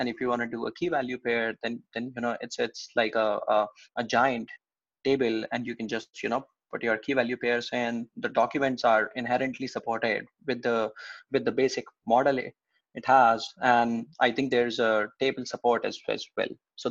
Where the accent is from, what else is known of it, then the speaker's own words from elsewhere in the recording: India; now in Seattle, United States; So I'm based in Seattle right now. I'm originally from India, and I came to US, I guess, almost 4 years back.